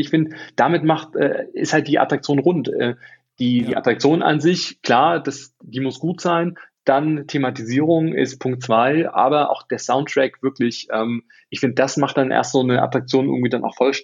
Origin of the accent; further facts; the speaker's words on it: Baden-Württemberg, Germany; habe ich schon dann als Schwabe entsprechend dann auch überlegt